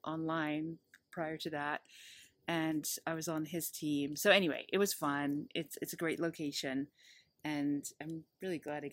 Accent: United Kingdom; I'm British and I have a strange relationship with tea.

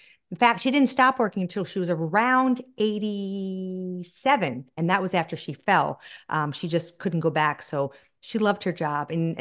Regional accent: Baltimore, Maryland, United States; born there; I was born in Baltimore.

